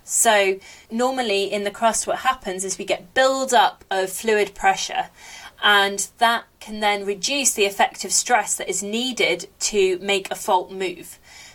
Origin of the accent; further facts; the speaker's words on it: United Kingdom; now in Canada; So it's been really interesting for me as a British geologist working in Canada, learning about the First Nations